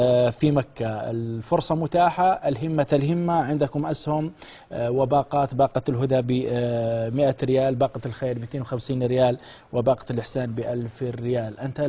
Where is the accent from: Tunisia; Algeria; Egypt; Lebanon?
Algeria; وكان عندنا في الجزائر